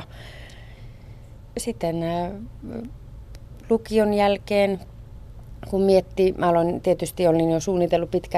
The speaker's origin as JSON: {"language": "Finnish", "town": "Kemi", "region": "Lapland", "country": "Finland", "tie": "born or raised there", "also_born_or_lived": "Sweden", "said": "Olen ihan syntyperäinen kemiläinen. Muutaman vuoden siinä ihan lapsena asuin sitten Ruotsissa ja noin 4-vuotiaana muutettiin takaisin Kemiin ja siellä sitten vietin ihan koko lapsuuden ja nuoruuden siihen parikymppiseen asti ennen kuin lähdin opiskelemaan."}